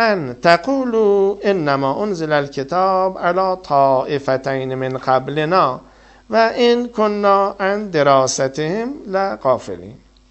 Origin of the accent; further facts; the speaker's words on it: Iran; دین ما زرتشتی است، ما هم ایرانی هستیم